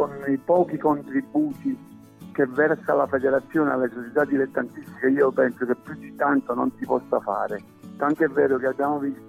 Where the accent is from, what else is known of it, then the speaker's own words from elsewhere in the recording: Sorrento, Campania, Italy; io sono di Sorrento, non potevo dire no a ritornare nella squadra del mio cuore